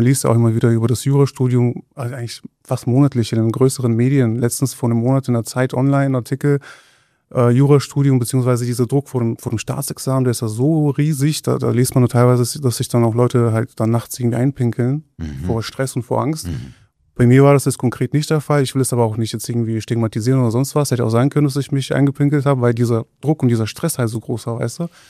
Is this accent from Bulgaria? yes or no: yes; Bulgaria; Also ich komme aus Bulgarien und das ist halt so der ehemalige Ostblock.